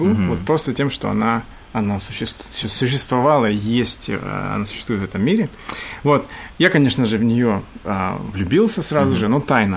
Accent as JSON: {"language": "Russian", "town": "Vladivostok", "region": "Primorsky Krai", "country": "Russia", "tie": "born or raised there", "said": "я родом из Владивостока, и я здесь, я в Владивостоке родился и вырос."}